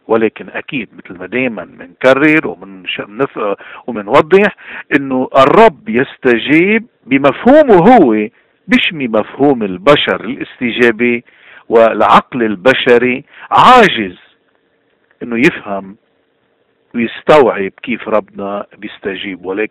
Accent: Lebanon; اليوم نحن كلبنانيين وين ما كنا موجودين، كنا بلبنان او ببلاد الاغتراب

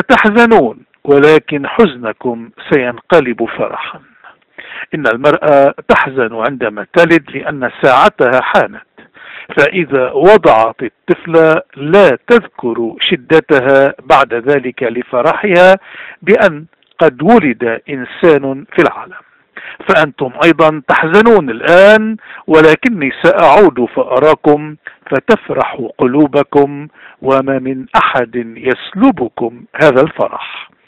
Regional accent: Lebanon; نحن كلبنانية

